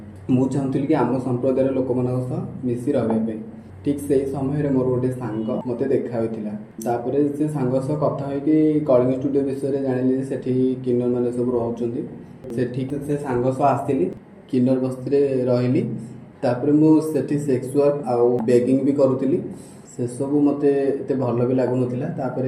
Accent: Paradip, Odisha, India; ମୋ ଘର ହେଉଛି ପାରାଦୀପ।

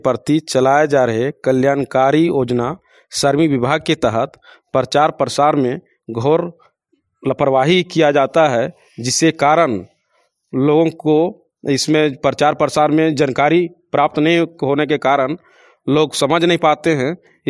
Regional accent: Chano, Jharkhand, India; ग्राम चानो, post ओचागढ़, थाना विशुनगढ़, जिला हजारीबाग, राज्य झारखंड का निवासी हूँ।

